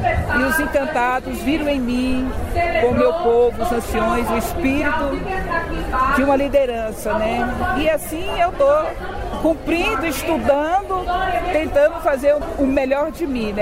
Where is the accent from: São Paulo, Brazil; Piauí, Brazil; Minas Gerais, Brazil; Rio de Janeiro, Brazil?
Minas Gerais, Brazil; eu sou da etnia Tuxá, sou de Minas Gerais, sou cacique do meu povo.